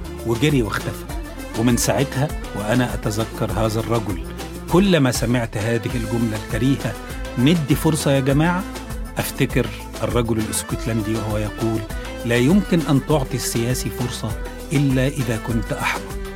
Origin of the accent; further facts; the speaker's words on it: Egypt; فسألني قال لي أنت منين؟ قلت له أنا من مصر.